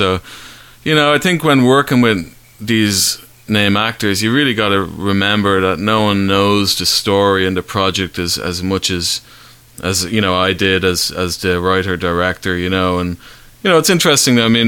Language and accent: English; Dublin, Leinster, Ireland; I grew up in Dublin